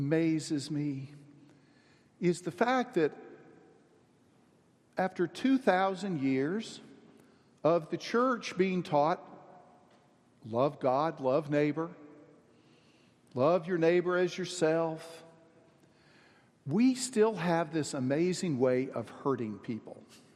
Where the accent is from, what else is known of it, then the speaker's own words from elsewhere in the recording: Texas, United States; I'm from Texas. That's not the whole enchilada.